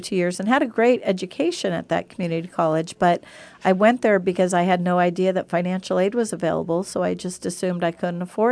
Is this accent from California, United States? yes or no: yes; San Diego, California, United States; No, I grew up in San Diego.